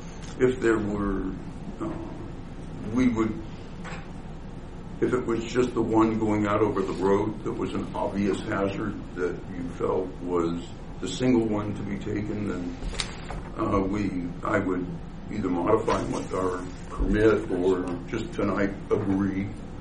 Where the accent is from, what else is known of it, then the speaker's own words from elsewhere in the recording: Paradise, California, United States; I come from, we moved up here from Paradise, California, so pine trees were a big part of our life down there.